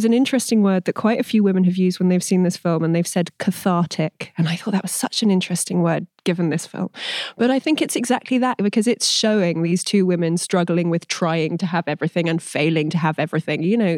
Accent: England, United Kingdom; I'm English.

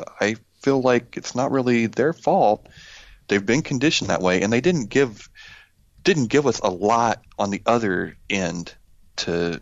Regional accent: United States; almost forgot, bald eagle, because I'm American.

